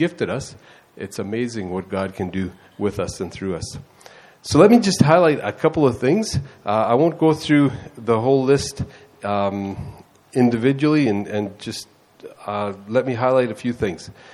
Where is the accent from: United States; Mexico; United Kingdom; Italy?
Mexico; so many of my memories go back to growing up in Mexico as a missionary kid.